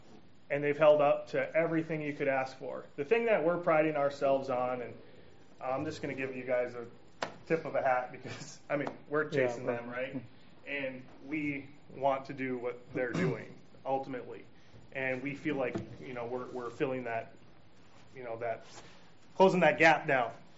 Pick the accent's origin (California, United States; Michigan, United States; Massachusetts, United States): Michigan, United States; I live in Michigan. I don't know if you can tell by my accent, but I'm in upper Michigan where we get this much snow.